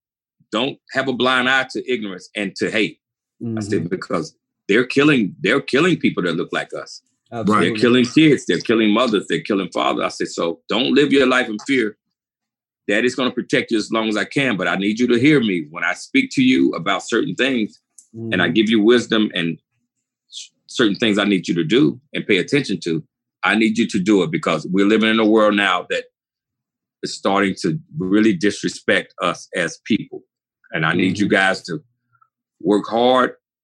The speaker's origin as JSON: {"language": "English", "town": "Charlotte", "region": "North Carolina", "country": "United States", "tie": "born or raised there", "said": "And I was born and raised here in Charlotte, North Carolina."}